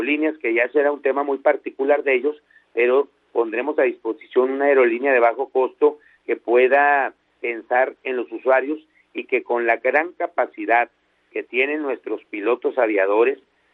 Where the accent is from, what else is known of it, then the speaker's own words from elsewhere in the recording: Durango, Mexico; now in Mexico City, Mexico; checando vuelos de la Ciudad de México a mi tierra natal, a Durango